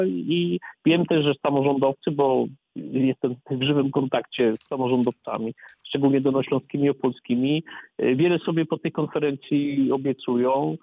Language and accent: Polish; Wałbrzych, Lower Silesian Voivodeship, Poland; Wałbrzych, moje rodzinne miasto, gdy kończyłem liceum, miało 140 tysięcy mieszkańców, teraz spadło poniżej setki.